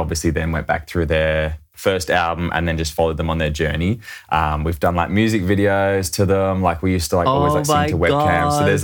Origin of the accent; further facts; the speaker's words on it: Perth, Western Australia, Australia; I'm happy. I'm from Perth.